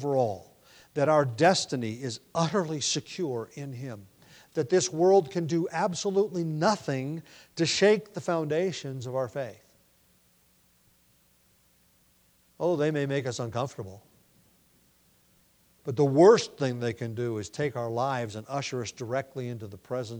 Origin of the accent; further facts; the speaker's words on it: United States; Yes, I'm an American citizen and ought to do what I can as an American to promote the America I grew up